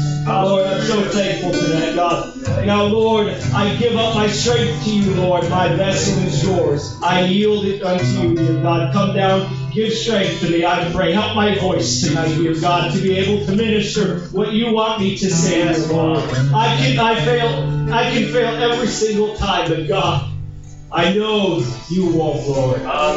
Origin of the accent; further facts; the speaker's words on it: Sweetwater, Tennessee, United States; I come from Sweetwater, Tennessee. That's where my church is.